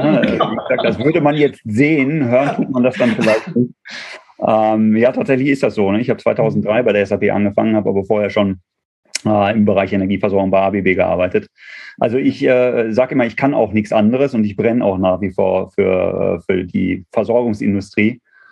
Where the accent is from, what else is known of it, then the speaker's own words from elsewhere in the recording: Dortmund, North Rhine-Westphalia, Germany; Gebürtiger Dortmunder, ja.